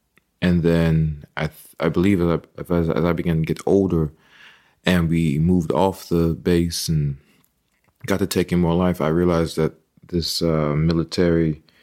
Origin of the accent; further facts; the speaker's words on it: Texas, United States; also born or lived in California; that also came from being, you know, raised in the Methodist and the Baptist church and also just being a Texan. You know, though we were based in California for a while, both my parents are of Texas birth, you know.